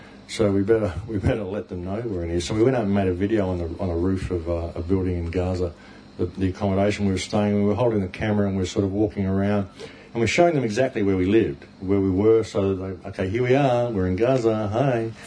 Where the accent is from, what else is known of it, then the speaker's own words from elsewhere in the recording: Australia; And I'm saying, hey, man, I'm from Australia. Everything's close.